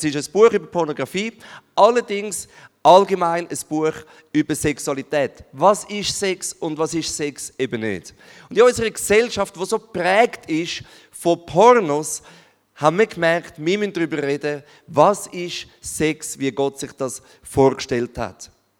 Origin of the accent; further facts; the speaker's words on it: Zurich, Switzerland; weil ich bin ja ursprünglich Zürcher